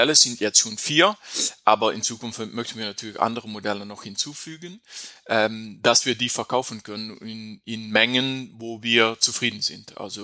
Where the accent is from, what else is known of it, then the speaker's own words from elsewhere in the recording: Netherlands; German is a second language; also ich bin ein Niederländer, also mein Deutsch ist nicht, obwohl ich 1,5 Kilometer von die deutsche Grenze lebe, habe ich mein Deutsch gelernt über Sendung mit der Maus und Pusteblume, also es ist nicht wie ein echter Deutscher